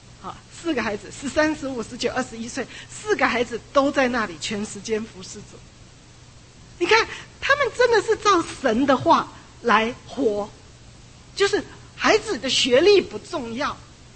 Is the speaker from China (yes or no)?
no; Taiwan; 就像我们从小在台湾读书一样，所有读书是为着联考，是为着联考。